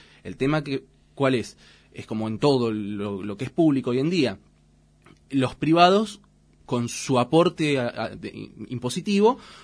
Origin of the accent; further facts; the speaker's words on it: Quilmes, Buenos Aires Province, Argentina; mira, yo soy de Quilmes.